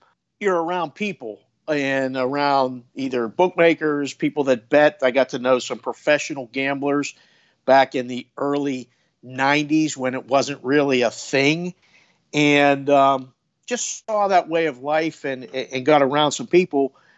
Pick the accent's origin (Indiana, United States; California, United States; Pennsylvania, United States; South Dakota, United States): Pennsylvania, United States; Pittsburgh; So I am from Pittsburgh originally and grew up immersed in sports.